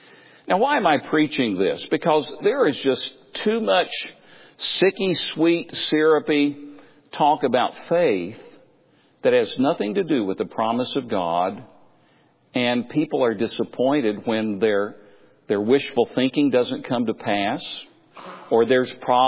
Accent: Tennessee, United States; I grew up in East Tennessee, and we still, because of the isolation of the mountains, we still have a lot of old English Elizabethan expressions.

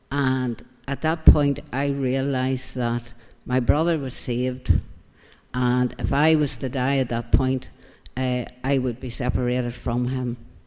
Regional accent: Portadown, Northern Ireland, United Kingdom; Well, I was brought up in Portadown, and we were sent along to Drumcree Church.

